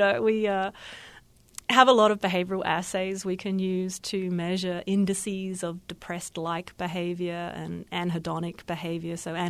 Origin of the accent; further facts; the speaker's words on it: Australia; also born or lived in Adelaide; I hail from Australia, as you might be able to tell from the way I talk. I'm not a native of Texan by a long shot. I did all my education and graduate training in a place called Adelaide in Australia.